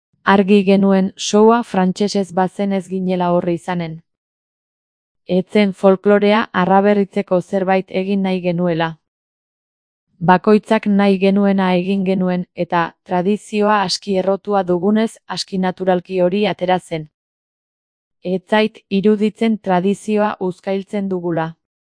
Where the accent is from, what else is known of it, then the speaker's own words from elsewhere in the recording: Pamplona, Navarre, Spain; Aparte, Iruñekoak gara eta gaztelaniaz eta euskaraz mintzo gara.